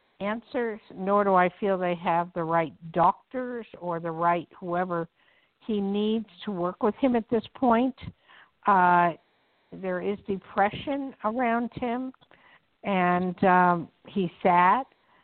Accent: New Jersey, United States; also born or lived in New York; I mean, I'm from Jersey, and I've been in New York all my life

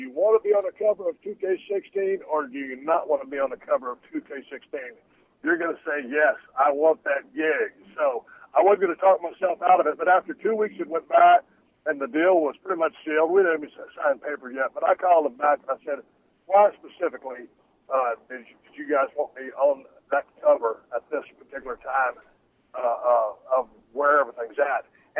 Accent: Texas, United States; I grew up in South Texas, water skiing and out there in the Intercoastal Canal in Port O'Connor, Texas.

